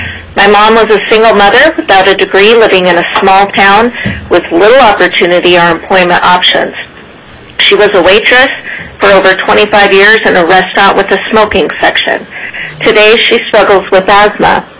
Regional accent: Wasilla, Alaska, United States; I am a constituent from Wasilla, and I'm testifying in favor of SB 1.

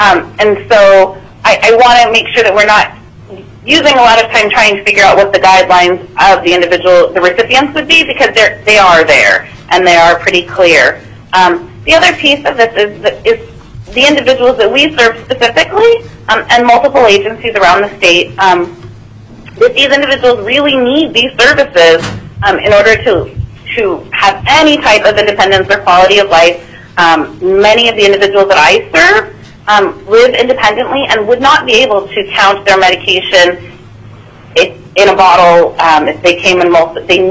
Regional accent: Anchorage, Alaska, United States; I am from Anchorage

